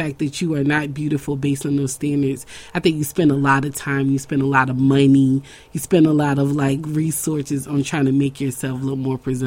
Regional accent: the South, United States; I grew up in the South where colorism was a really big thing.

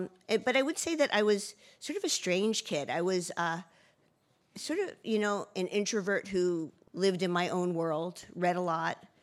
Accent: Margate City, New Jersey, United States; Growing up in Margate was really paradise. Our house was not that far from the beach.

